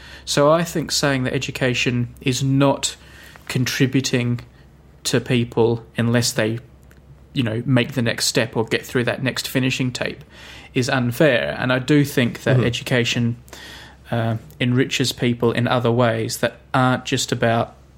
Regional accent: Australia; I'm sorry, I'm being Australian here.

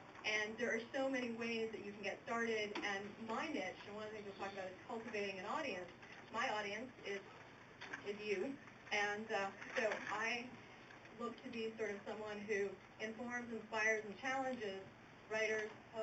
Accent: New Jersey, United States; also born or lived in New York City, United States; I grew up in New York, New Jersey, and I grew up in the suburbs until I was about in high school. My father remarried and moved into Manhattan.

